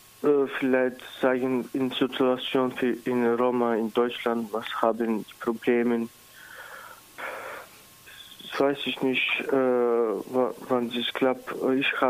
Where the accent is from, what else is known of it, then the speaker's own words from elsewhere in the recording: North Macedonia; German is a second language; now in Germany; Ja, ich komme aus Mazedonien. Ich bin hier mit meiner Frau, mit drei Kindern und meinen Eltern und meine kleine Nichte. Ich bin 2 Jahre in Deutschland